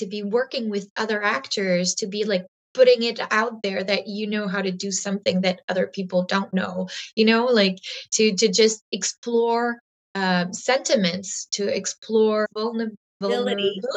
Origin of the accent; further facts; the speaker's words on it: Trois-Rivières, Quebec, Canada; I'm not from an artist family at all. Like I come from Trois-Rivières and my dad is a computer engineer. My mom is a stay-at-home mom.